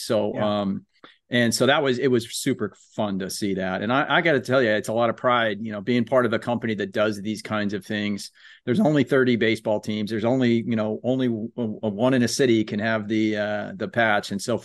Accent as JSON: {"language": "English", "town": "San Francisco", "region": "California", "country": "United States", "said": "You know, I'm from San Francisco, so I'm a Giants diehard fan"}